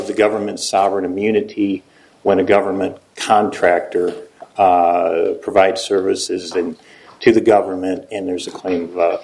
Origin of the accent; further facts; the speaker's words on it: St. Louis, Missouri, United States; I'm from St. Louis. I prefer to be there, Judge.